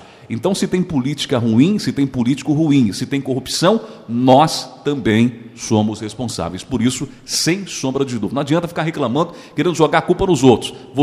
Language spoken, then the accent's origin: Portuguese; Brazil; Inclusive, eu me coloco no meio disso. Sou brasileiro também.